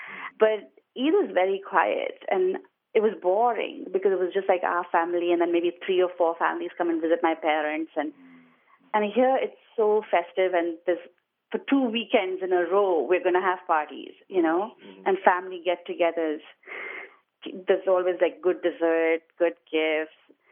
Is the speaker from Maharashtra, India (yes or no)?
yes; Mumbai, Maharashtra, India; now in Glendale Heights, United States; I live in Glendale Heights. And I grew up in Bombay, India, all the way from the state of Andhra Pradesh. And the capital is Hyderabad. So we are Hyderabadis